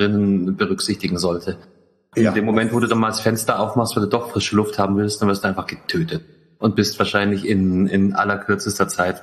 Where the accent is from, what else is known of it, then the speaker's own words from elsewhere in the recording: Germany; Und wir als Deutsche müssen uns eh immer beschweren.